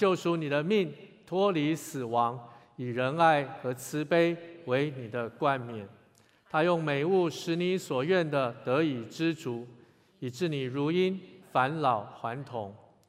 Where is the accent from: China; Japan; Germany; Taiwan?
China; 我们中国人常会说一句话